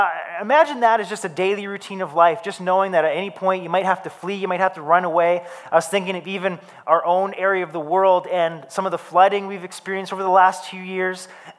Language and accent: English; Victoria, British Columbia, Canada; Growing up in Victoria on Vancouver Island, we were always warned that one day the big one would come.